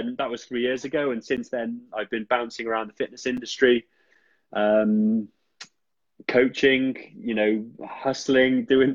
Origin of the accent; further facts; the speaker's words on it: Wales, United Kingdom; And then, you know, growing up in Wales, rugby is unavoidable.